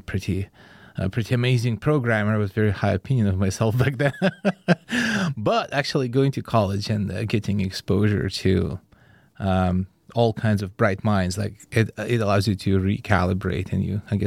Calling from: Oakland, California, United States; I'm joining you from Oakland, California.

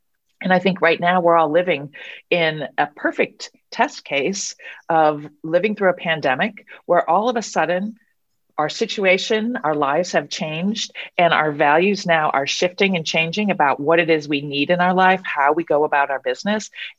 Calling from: California, United States; I'm calling in from California, so it's lovely to be here.

